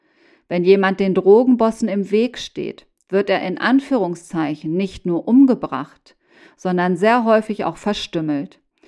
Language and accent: German; Mexico; moved away; Einerseits die Tatsache, meine Heimat aufgrund der Kriminalität zu verlassen, sowie die befreundeten Familien in meinem ersten Kriminalroman Das Kleid auf dem Klavier. Und andererseits die Angst, mit der auch ich in meinem Alltag in Mexiko konfrontiert worden bin.